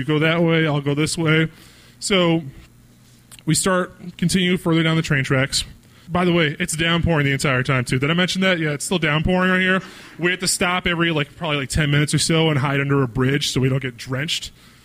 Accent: East Coast, United States; So I grew up on the East Coast. I love graffiti.

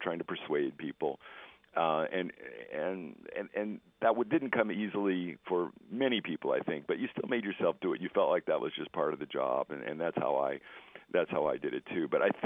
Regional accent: United States; You know, we're from America. We're trying to learn your language.

